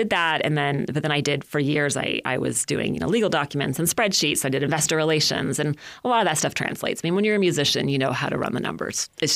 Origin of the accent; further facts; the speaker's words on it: Hayward, California, United States; So I had family in Palo Alto and then I grew up in Hayward.